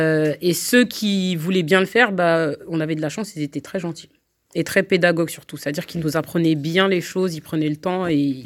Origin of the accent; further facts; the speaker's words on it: Cergy, Île-de-France, France; J'ai commencé à Cergy, parce que je viens de Cergy.